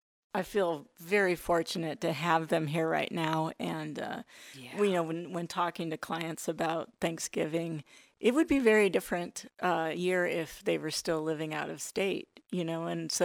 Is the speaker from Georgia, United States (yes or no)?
no; Sandpoint, Idaho, United States; I grew up in Sandpoint, and I remember as a family, we'd go out and we'd get firewood